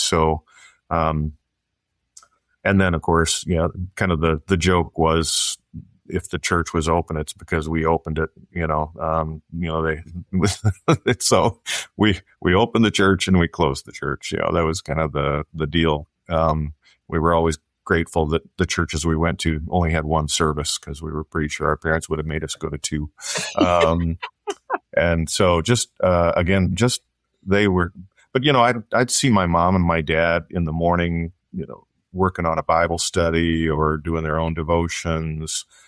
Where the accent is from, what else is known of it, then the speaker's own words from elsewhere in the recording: South Dakota, United States; also born or lived in Sioux Falls, United States / Overland Park, United States / Wichita, United States / Nashville, United States; Well, I would say South Dakota would kind of be the primary. I was born in Sioux Falls, but then Dad moved with Mobil Oil.